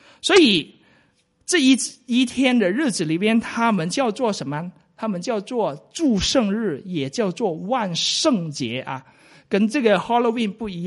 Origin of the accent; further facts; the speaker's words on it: Guangdong, China; 但是我们中国人也有同样类似的节日